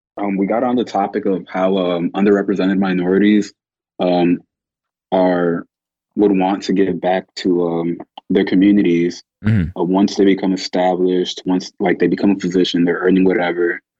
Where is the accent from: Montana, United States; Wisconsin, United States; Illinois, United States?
Illinois, United States; Chicago; growing up in Chicago, I have constant reminders